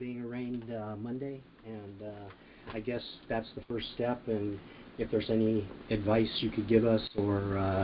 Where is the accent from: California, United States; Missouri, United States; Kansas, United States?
California, United States; I'm from California.